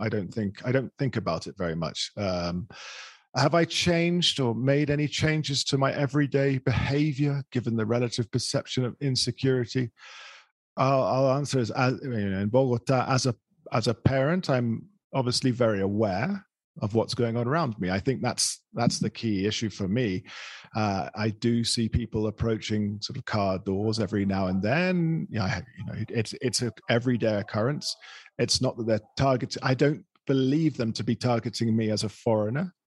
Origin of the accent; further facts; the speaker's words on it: England, United Kingdom; oh yeah, I'm from England, I'm British.